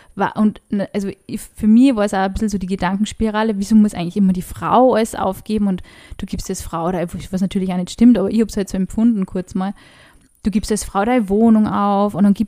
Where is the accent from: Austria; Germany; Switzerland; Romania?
Austria; Upper Austria; ich bin aus Oberösterreich